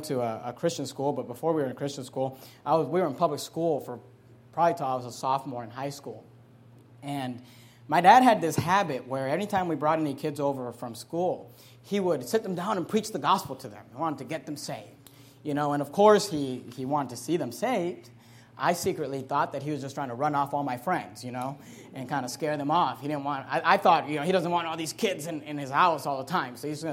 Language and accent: English; Hayward, California, United States; When I was 13 years old, we moved. I grew up in Hayward, California. It's a beautiful city if you've ever been there. It's not, you know, it's a real ghetto. And we moved from Hayward to San Leandro, which is not too far from there.